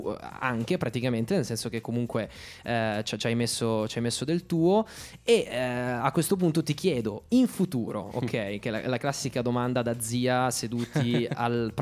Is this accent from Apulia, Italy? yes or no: yes; Taranto, Apulia, Italy; now in Milan, Italy; Perché io sono di Taranto, vengo dal sud, vivo qua da 3 anni, mi trovo benissimo.